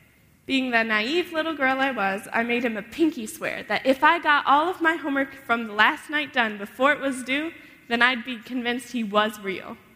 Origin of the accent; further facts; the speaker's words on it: Nashville, Tennessee, United States; also born or lived in Knoxville, Tennessee / Hudson, Ohio; I was born in Knoxville, Tennessee on October 16, 1997. I moved to Hudson, Ohio, where my little brother Travis was born, and moved back to Nashville, Tennessee when I was about 2 years old.